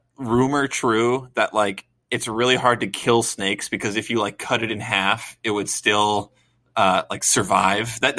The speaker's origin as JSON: {"language": "English", "region": "New York", "country": "United States", "tie": "born or raised there", "moved": "yes", "lives_now": "California, United States", "said": "growing up in New York, I was assumed we don't have like large, fearsome beasts in North America. And then I came to California, found out I was wrong."}